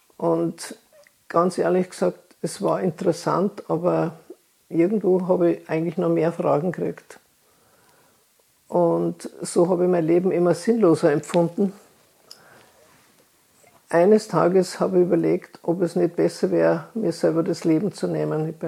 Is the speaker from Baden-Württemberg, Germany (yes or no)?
no; Bavaria, Germany; Ich bin in Oberbayern aufgewachsen als das dritte Kind einer Bauersfamilie.